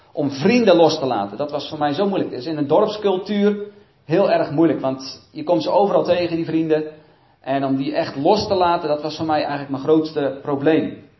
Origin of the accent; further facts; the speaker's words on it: South Holland, Netherlands; Ja, ik ben opgegroeid in de Alblasse Waard. Ik weet niet of jullie weten waar dat ligt, maar dat is bij de Molens in Kinderdijk, vlakbij Rotterdam. En daar ben ik opgegroeid in een heel positief, mooi gezin met 6 broers en 2 zussen. Groot gezin dus. Christelijk gezin, traditioneel